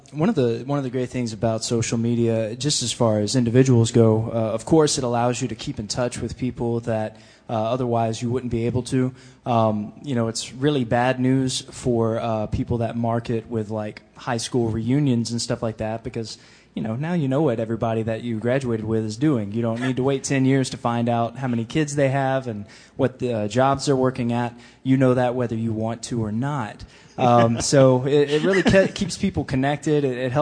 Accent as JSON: {"language": "English", "town": "Spanish Fort", "region": "Alabama", "country": "United States", "moved": "as an adult", "lives_now": "Springfield, United States", "said": "Well, as Pastor Mike said … from Spanish Fort, Alabama, War Eagle."}